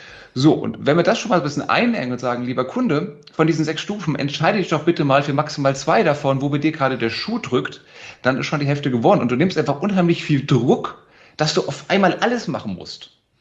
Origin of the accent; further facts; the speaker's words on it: Frankfurt, Hesse, Germany; ich bin Frankfurter Bub geboren und aufgewachsen